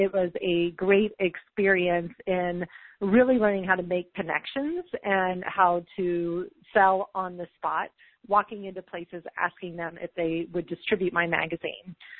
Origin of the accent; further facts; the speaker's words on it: San Antonio, Texas, United States; in San Antonio, Texas, my hometown, so extra fun. It's always fun to be a tourist in your own town.